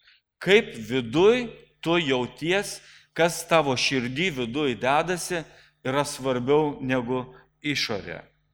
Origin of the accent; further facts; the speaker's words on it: Biržai, Panevėžys County, Lithuania; aš užaugau Biržuose, o Biržuose yra tos karstinės įgrivos, ką žinote, ne? Ir kur tik mes gyvendavom, visur kietas vanduo būdavo.